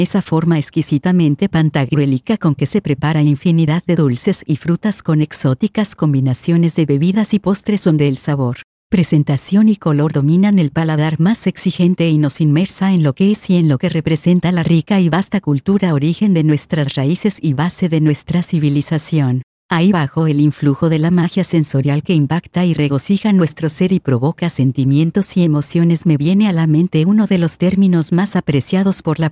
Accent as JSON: {"language": "Spanish", "country": "Mexico", "said": "como mexicanos"}